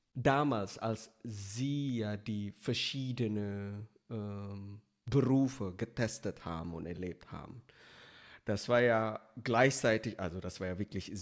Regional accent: Indonesia; German is a second language; now in Germany; ich komme aus Indonesien, in Indonesien bin ich schon klein und dann bin ich nach Deutschland gekommen

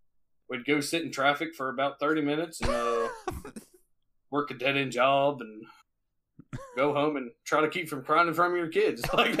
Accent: Southern United States, United States; I didn't want to lose any credibility as a Southerner, you know.

